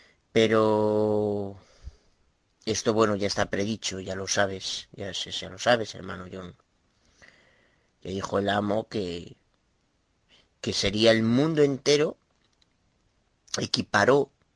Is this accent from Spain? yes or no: yes; Galicia, Spain; Soy abogado de Galicia, España.